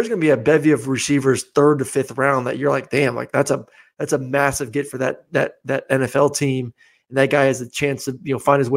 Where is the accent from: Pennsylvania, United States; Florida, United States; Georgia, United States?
Florida, United States; Tampa; I grew up in Tampa, so I'm a Bucks fan.